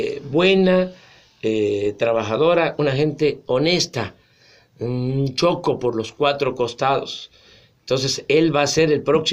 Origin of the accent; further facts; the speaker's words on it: Tabasco, Mexico; tengo encuestas en nuestro querido estado de Tabasco. Aquí en mi tierra, en mi agua.